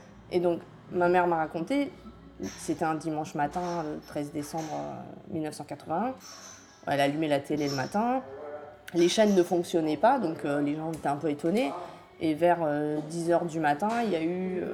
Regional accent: Lubin, Lower Silesian Voivodeship, Poland; je suis polonaise. Je viens de Lubin, qui est une ville au sud de la Pologne, une ville un peu dans le centre où il y a énormément de mines.

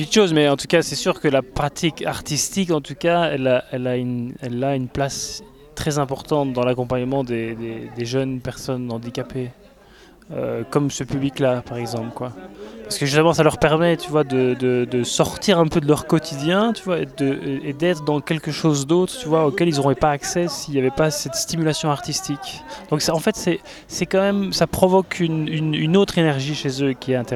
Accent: Buis-les-Baronnies, Auvergne-Rhône-Alpes, France; moi, je viens de Buis-les-Baronnies

